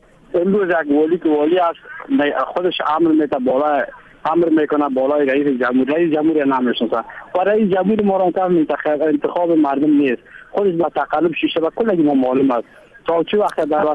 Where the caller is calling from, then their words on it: Mazar-i-Sharif, Balkh, Afghanistan; بله سلام، … از مزار شریف آمدیم